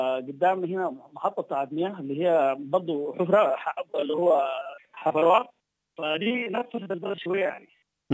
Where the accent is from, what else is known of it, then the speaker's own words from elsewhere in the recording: Sudan; وبعدين نحن كسودانيين لازم نقدر نوفق أوضاعنا